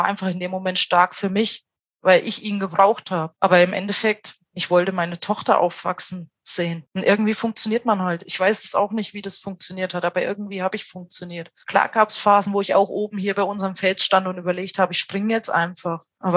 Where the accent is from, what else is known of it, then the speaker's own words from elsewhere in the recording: Thuringia, Germany; wir sind beide aus Thüringen